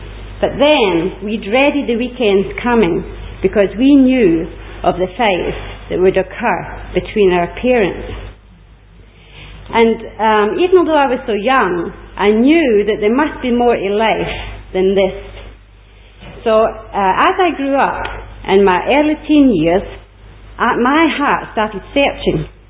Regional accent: Scotland, United Kingdom; Being born and brought up in Scotland during the war years wasn't without its ups and downs.

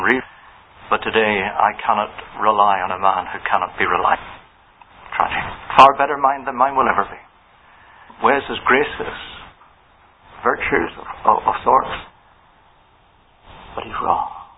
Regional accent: Northern Ireland, United Kingdom; And many times I've been told that that's only because you come from Northern Ireland.

